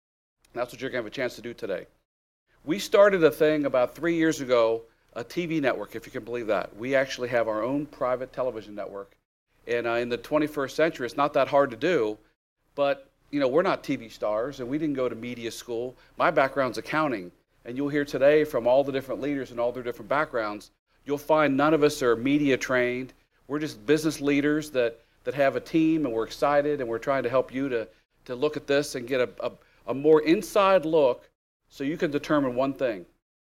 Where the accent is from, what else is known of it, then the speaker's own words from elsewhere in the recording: Ohio, United States; I'm from Ohio originally, and so I put some guys in my car and drove them from Cincinnati down to Atlanta.